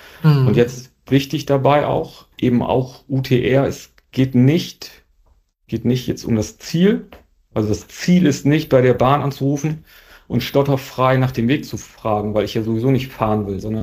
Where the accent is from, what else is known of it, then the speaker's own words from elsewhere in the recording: Northern Germany, Germany; bei uns im Norden, in Norddeutschland